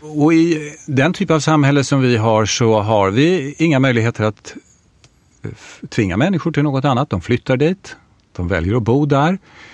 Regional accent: Brändö, Åland, Finland; now in Sweden; Ja, Brändö heter den där jag kommer ifrån. Och de är 450.

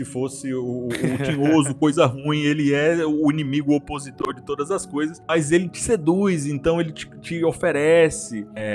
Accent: Northeast Region, Brazil; enquanto nordestino, enquanto a pessoa que cresceu e viveu boa parte da vida no Nordeste

